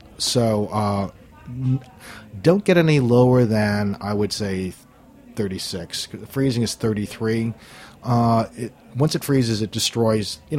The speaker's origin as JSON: {"language": "English", "country": "Guam", "tie": "born or raised there"}